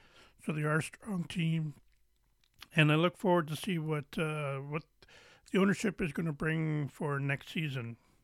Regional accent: Ontario, Canada; We have a team here in my hometown. Well, not really in my hometown. I'm in Mississauga. But just in Toronto, we have the Toronto Arrows of the MRL.

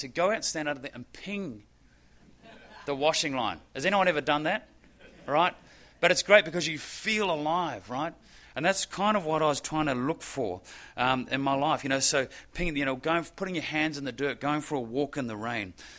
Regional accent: New Zealand; growing up in New Zealand where we went to school in bare feet.

